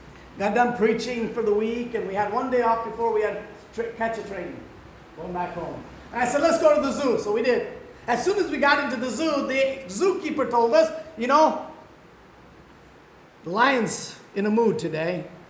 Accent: Wisconsin, United States; They go to the River Bluffs where I grew up in Wisconsin. We were not too far from the Mississippi River.

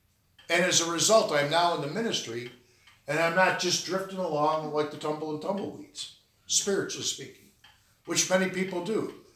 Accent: New York, United States; I'm from Western New York, by the way.

